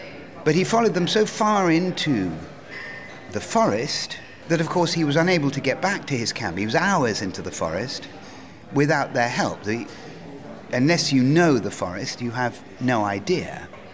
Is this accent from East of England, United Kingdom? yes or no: yes; Cambridge, East of England, United Kingdom; I grew up pretty much in the Museum of Archaeology and Anthropology in Cambridge, where my father was professor.